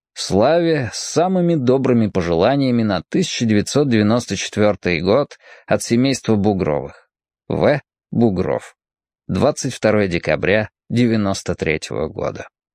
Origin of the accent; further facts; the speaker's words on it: Tyumen, Tyumen Oblast, Russia; born there; Его олицетворял я сам, уроженец Тюмени.